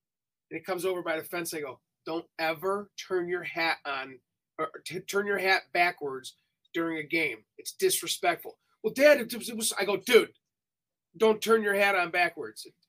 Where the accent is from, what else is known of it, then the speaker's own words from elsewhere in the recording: Garfield Heights, Ohio, United States; And when I grew up in Garfield Heights, our teams were like the Yankees, the Orioles, the White Sox, the Indians.